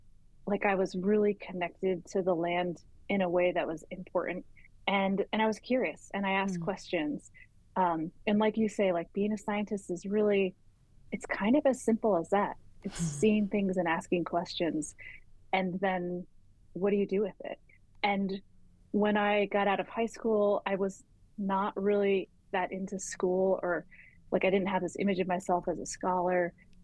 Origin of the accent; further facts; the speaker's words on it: Providence, Rhode Island, United States; also born or lived in rural Asia; And I grew up in Providence, Rhode Island, but we spent 2 years traveling by land and then living, like I went to kindergarten in rural Asia